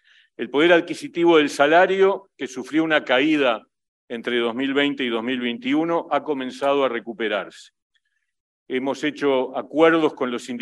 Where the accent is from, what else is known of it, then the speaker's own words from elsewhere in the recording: Uruguay; yo voy a señalar las características de lo que ha ocurrido en mi país y cuáles son las lecciones que aprendimos de este tiempo tan desafiante. En Uruguay, la pandemia llegó